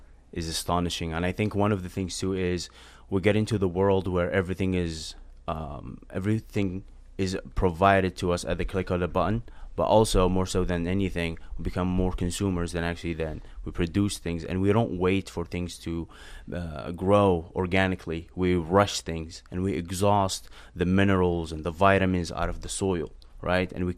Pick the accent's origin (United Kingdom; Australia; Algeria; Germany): Algeria; now in United States; born and raised in Algeria. Moved to the United States about 11 years ago.